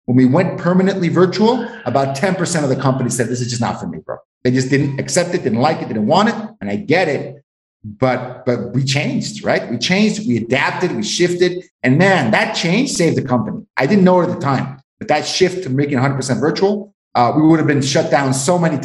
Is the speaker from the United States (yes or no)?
no; Tijuana, Baja California, Mexico; And actually, this was my hometown in TJ.